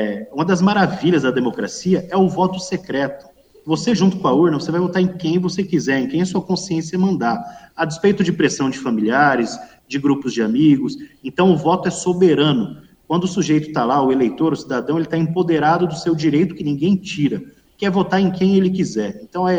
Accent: Brazil; nós somos brasileiros, nós reclamamos muito dos nossos representantes

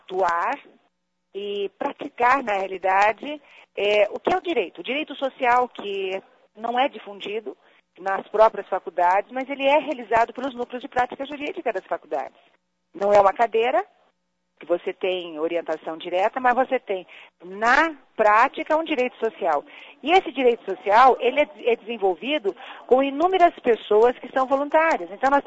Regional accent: Londrina, Paraná, Brazil; fico esperando a nossa população de Londrina, que eu amo tanto porque é minha terra, já que eu sou um legítimo pé vermelho.

